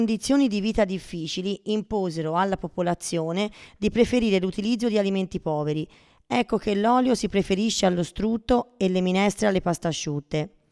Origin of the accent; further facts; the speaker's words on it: Liguria, Italy; Buona lettura e alla prossima con la mia terra natale, la Liguria.